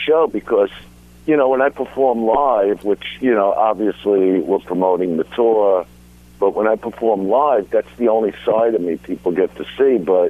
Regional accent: Brooklyn, New York, United States; don't you understand I'm from Brooklyn?

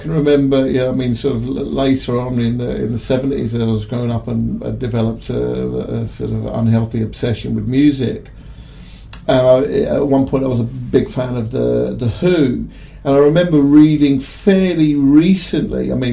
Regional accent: London, United Kingdom; growing up in West London in the 1960s.

